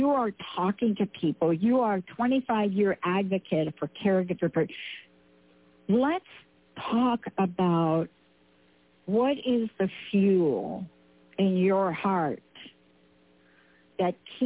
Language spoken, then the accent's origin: English; Bronx, New York, United States; You know, I'm a kid from the Bronx